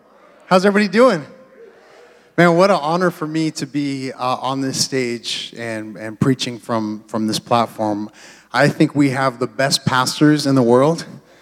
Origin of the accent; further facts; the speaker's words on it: Pacific Northwest, United States; I grew up in the Pacific Northwest. And so it just reminds me of home.